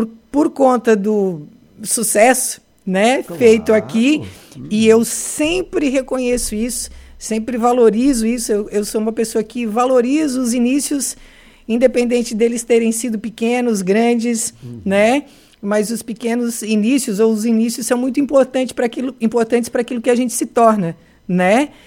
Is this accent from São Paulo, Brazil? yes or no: no; Nova Veneza, Santa Catarina, Brazil; Eu sou natural de São Bento Baixo, Nova Veneza.